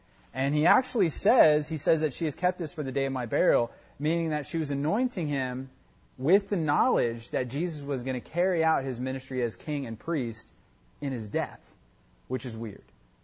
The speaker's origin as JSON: {"language": "English", "country": "United States", "tie": "born or raised there", "said": "from a perspective like mine, growing up in America and stuff like that, it sounds very odd."}